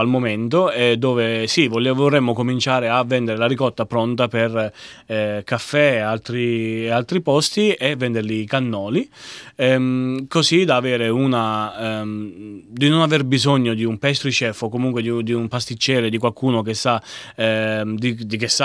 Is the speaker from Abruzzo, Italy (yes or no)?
yes; Abruzzo, Italy; io sono abruzzese, ma mia nonna è di Catania